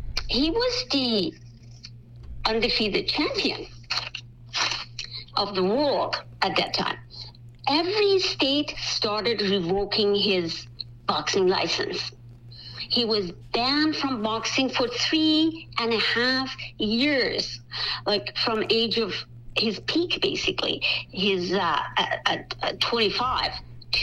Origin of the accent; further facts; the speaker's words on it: Iran; English is a second language; I myself, as a kid, I grew up in Iran.